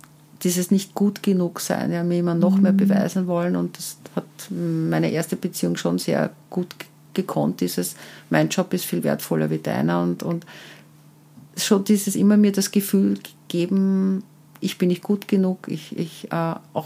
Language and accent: German; Vienna, Austria; Ich komme aus dem 10. Bezirk.